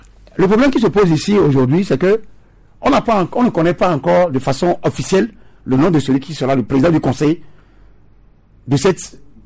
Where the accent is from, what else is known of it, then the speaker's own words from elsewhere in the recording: Togo; Chez nous, au Togo, la première personnalité de l'État a toujours été qui?